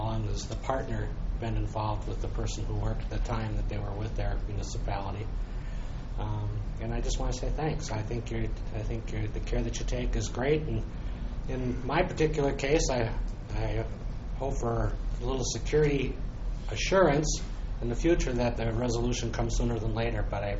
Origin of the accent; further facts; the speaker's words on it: Merrifield, Minnesota, United States; Merrifield, Minnesota.